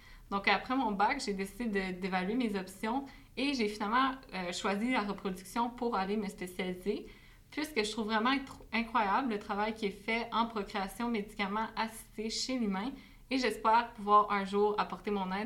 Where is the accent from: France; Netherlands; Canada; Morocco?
Canada; Gatineau, Quebec; now in Québec, Canada; moi, je suis maintenant déjà à Québec depuis déjà presque un an pour faire ma maîtrise, mais je viens de la région de Gatineau, qui est une ville qui est tout près d'Ottawa